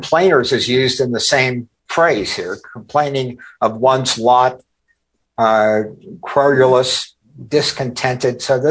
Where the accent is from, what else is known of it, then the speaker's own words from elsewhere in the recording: Cincinnati, Ohio, United States; some of you know I grew up in Cincinnati, so I'm orange and black today, not orange and blue.